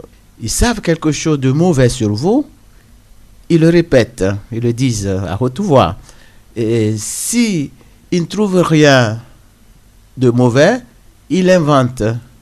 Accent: Togo; il faut dire que bon, je suis du Togo, comme vous l'avez dit, et nous sommes de la culture orale.

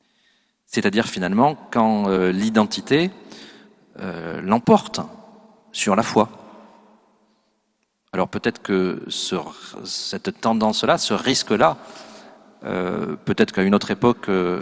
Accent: Toulouse, Occitanie, France; que je suis très content de venir à Toulouse, parce que je suis toulousain. C'est mon identité.

